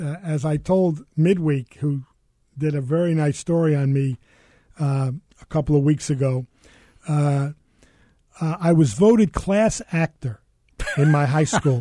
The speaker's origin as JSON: {"language": "English", "town": "East Meadow", "region": "New York", "country": "United States", "tie": "born or raised there", "said": "I grew up in East Meadow, Long Island, New York, not Long Island, which I learned in first grade."}